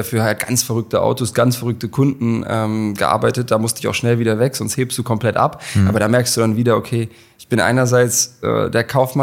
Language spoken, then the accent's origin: German; Braunschweig, Lower Saxony, Germany; Ich bin in Braunschweig zur Schule gegangen, durchgehend sehr behütet aufgewachsen